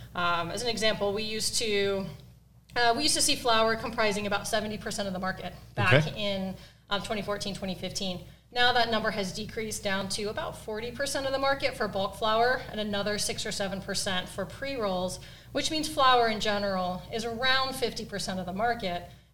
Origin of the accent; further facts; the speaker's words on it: Ohio, United States; as a fellow Midwesterner. I'm from Ohio. Don't hold that against me.